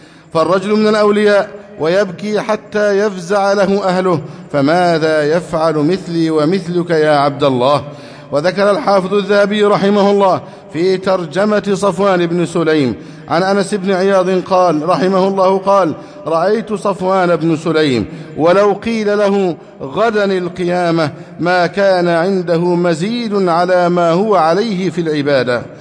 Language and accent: Arabic; Egypt